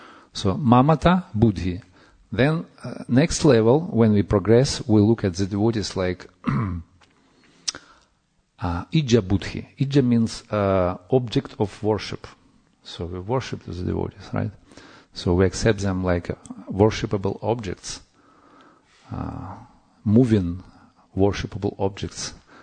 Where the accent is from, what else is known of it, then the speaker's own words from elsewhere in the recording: Ukraine; English is a second language; I'm from Ukraine. And I spent last 3.5 years by traveling, and most of the time living in India, in Vrindavan.